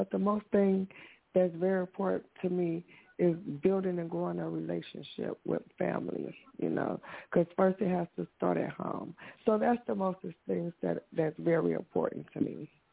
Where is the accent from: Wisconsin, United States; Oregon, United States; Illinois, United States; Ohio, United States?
Ohio, United States; Cleveland; You know, I'm from the street. I'm from Cleveland. You know, I'm from 4th Ward. I grew up in 7th Ward. Grew up in 9th Ward.